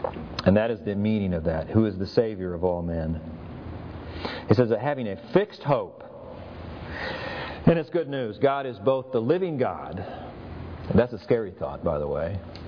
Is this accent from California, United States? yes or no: yes; Fremont, California, United States; You know, I grew up in Fremont, California. I moved there in the fourth grade, but I kind of consider that my hometown.